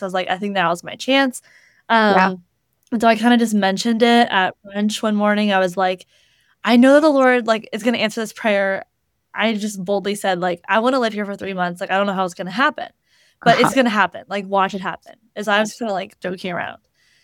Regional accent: Ohio, United States; moved away as an adult; now in Charleston, United States; I live in Charleston, South Carolina. I moved here 4 years ago from Ohio. So originally a Midwest girl, but I really love it down here.

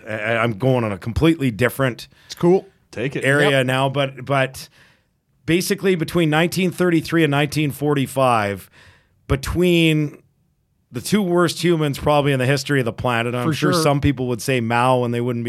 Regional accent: Canada; "Hey, I'm from Canada." Like you go to the States

